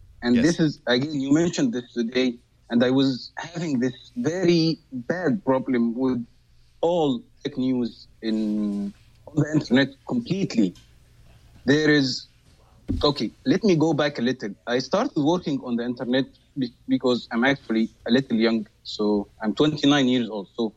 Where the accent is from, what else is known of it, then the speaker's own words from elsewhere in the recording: Egypt; I'm from Egypt. I'm actually from Egypt, by the way.